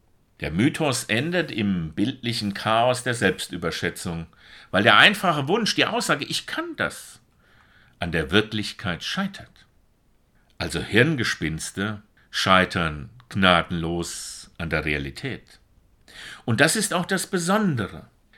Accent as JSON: {"language": "German", "country": "Germany", "said": "Und wir als Deutsche sowieso, naja, Land, Dichter und Denker und Weltmeister, Technik und alles, was wir haben."}